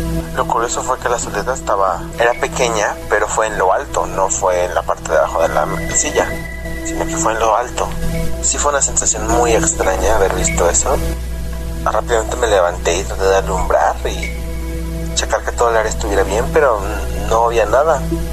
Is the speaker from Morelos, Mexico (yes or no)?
yes; Cuernavaca, Morelos, Mexico; Yo soy de Cuernavaca. aquí en Morelos, México.